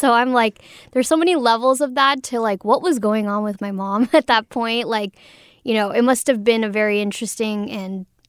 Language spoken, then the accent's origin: English; Canada; born there; So I was born in Canada because that's where they had to relocate in order to be together.